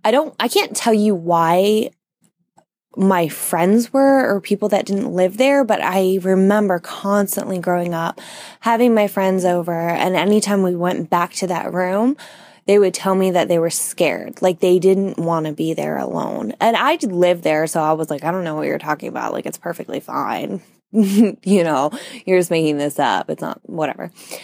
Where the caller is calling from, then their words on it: Florida, United States; I'm calling from Central Florida.